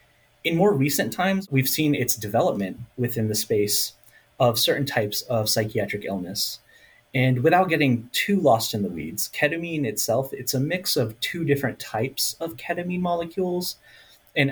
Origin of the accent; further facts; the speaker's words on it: Florida, United States; also born or lived in Pakistan; I was born in Pakistan, but I grew up in Florida, where I developed a deep love for soccer and hip hop.